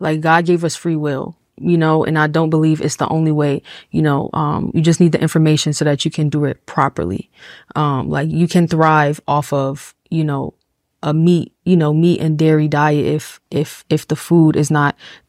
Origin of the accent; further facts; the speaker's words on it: New York City, New York, United States; I grew up in a Hispanic household. I grew up in New York City, first of all.